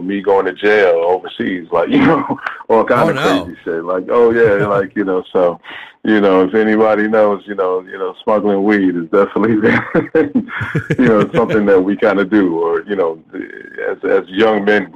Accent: New York, United States; I'm from New York, you know, I love NY till I die, but I'd be lying if I said that West Coast doesn't chief the most.

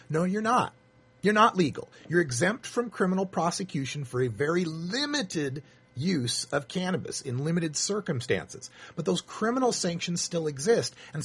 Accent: Idaho, United States; a bust in Idaho near my hometown, in my home county, Canyon County, Idaho.

